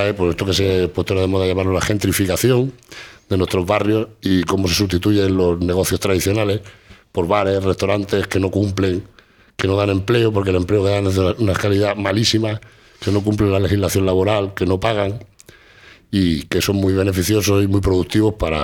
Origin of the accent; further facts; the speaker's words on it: Granada, Andalusia, Spain; Nosotros somos andaluces, somos granadinos, vivimos aquí.